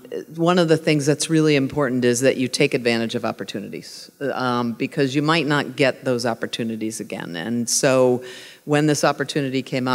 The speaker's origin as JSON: {"language": "English", "town": "Pittsburgh", "region": "Pennsylvania", "country": "United States", "tie": "born or raised there", "said": "growing up in Pittsburgh, you know, I kind of thought of the world as a pretty equal place."}